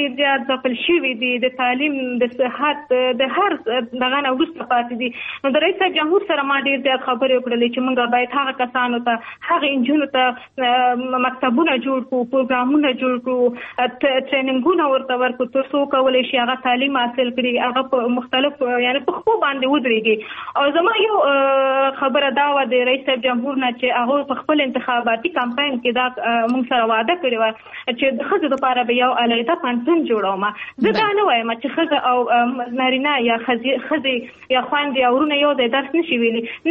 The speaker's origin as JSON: {"language": "Pashto", "country": "Afghanistan", "also_born_or_lived": "Pakistan", "said": "ستونزې په پاکستان کې د افغان مهاجر په حیث باندې واقعتا وي، موږ هم ډېر ستونزو سره مخامخ شوي وو. موږ هم په مهاجرت کې لوی شوي وو"}